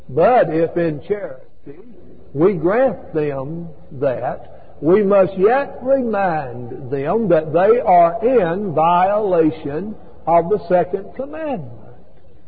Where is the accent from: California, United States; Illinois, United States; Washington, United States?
California, United States; Los Angeles; Now, I grew up in South Central.